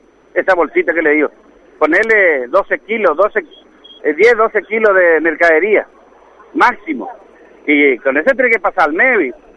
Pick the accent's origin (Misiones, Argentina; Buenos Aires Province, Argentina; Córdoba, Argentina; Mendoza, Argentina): Misiones, Argentina; Montecarlo; lo que vinimos de Misiones, de Monte Carlo Misiones, somos 50